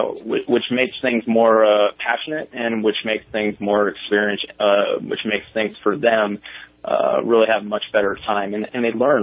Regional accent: Reno, Nevada, United States; Born and raised in Reno, Nevada, just right over the hill east of you guys in Reading.

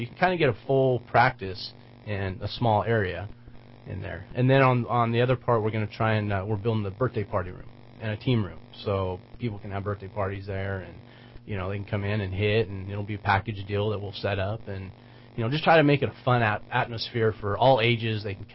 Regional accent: Reading, United States; I grew up here in Reading.

